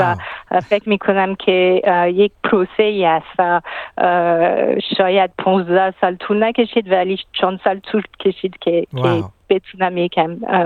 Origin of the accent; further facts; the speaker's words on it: France; Persian is a second language; تمام خانواده من فرانسوی هست، همسرم هم فرانسوی است، ولی بله زبان فارسی یک سال در پاریس یاد گرفتم و بعدا در ایران